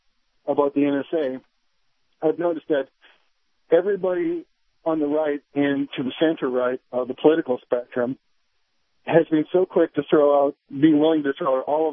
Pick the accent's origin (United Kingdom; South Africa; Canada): Canada; moved away as an adult; now in United States; Ever since I immigrated to this country, I'm originally from Canada. I came right before the 9/11 attacks.